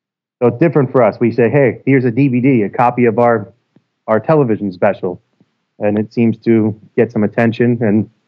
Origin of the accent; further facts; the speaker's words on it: New York, United States; I'm from New York, and I play with a country artist named … who I'm also married to.